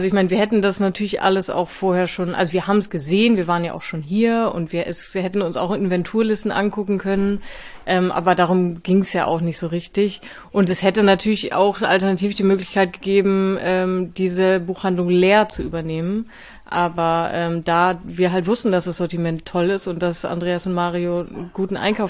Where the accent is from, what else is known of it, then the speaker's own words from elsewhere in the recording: Worpswede, Lower Saxony, Germany; also born or lived in Bremen; ich komme aber auch aus Bremen beziehungsweise aus Worpswede